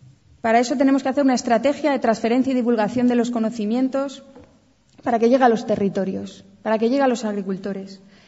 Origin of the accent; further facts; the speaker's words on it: Guadalupe, Extremadura, Spain; empezáramos la campaña en Guadalupe, en mi pueblo, que tiene 2.000 habitantes y es un pueblito de montaña